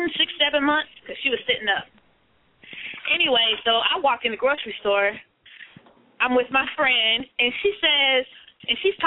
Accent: Mississippi, United States; I'm from Mississippi, and I've seen that in Forest Hills, Texas.

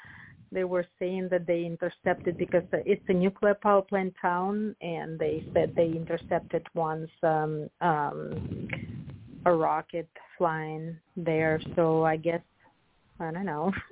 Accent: Russia; English is a second language; now in Boston, United States

